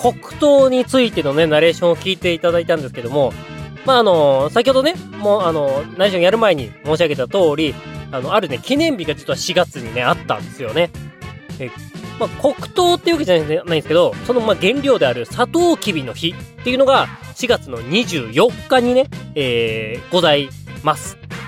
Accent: Hokkaido, Japan; 私は北海道出身だからね

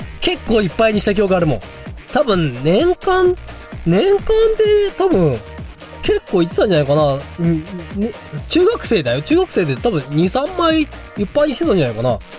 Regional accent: Hokkaido, Japan; 勝手にね、標準語喋ってるつもりでいるわけですよ。北海道人は、本当に。

